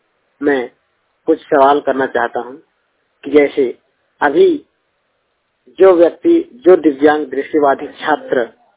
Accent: Gorbahari, Chhattisgarh, India; मैं ग्राम गोरबहारी जिला रायगढ़ छत्तीसगढ़ का निवासी हूँ। मैं कक्षा 10वीं का छात्र हूँ।

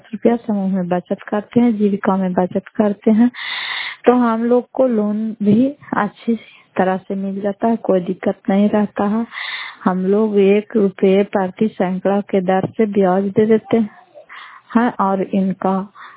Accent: Fatehpur, Bihar, India; घर फतेहपुर पंचायत मकलौता जिला नालंदा करारपुर सराय प्रखंड की निवासी हूँ।

